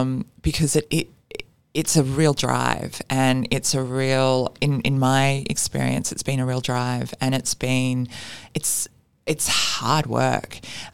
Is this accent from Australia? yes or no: yes; Canberra, Australian Capital Territory, Australia; I was a teenager growing up in Canberra at the time. So this is like early 90s.